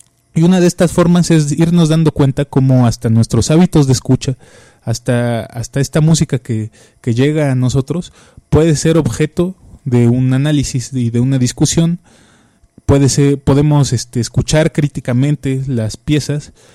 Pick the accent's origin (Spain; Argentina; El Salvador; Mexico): Mexico; pero bueno, nosotros somos mexicanos y también apreciamos su bonito ritmo